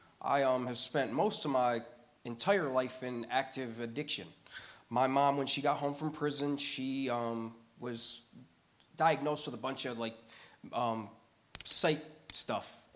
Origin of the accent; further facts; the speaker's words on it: Elkhart, Indiana, United States; I was raised in a single mother's home in the inner city. I'm from Elkhart, Indiana.